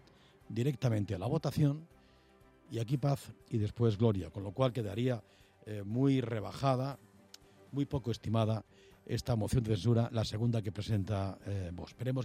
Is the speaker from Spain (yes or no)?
yes; Community of Madrid, Spain; como madrileños desde luego no tenemos ningún pleito directo con la nación española ni con la unidad de la patria española